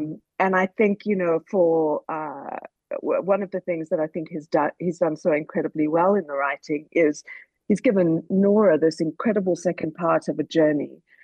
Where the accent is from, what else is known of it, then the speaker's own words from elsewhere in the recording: Johannesburg, Gauteng, South Africa; now in United States; Yes, I'm South African, and I'm from Johannesburg, and I lived here and worked here and studied here and made theatre here for, you know, a number of years before I started working in the States.